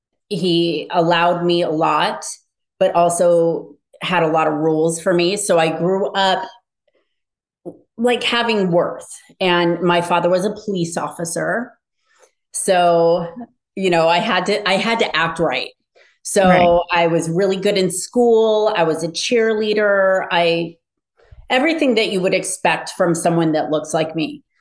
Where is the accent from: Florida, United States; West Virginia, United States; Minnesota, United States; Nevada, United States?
Nevada, United States; Las Vegas; born there; I was born in Las Vegas.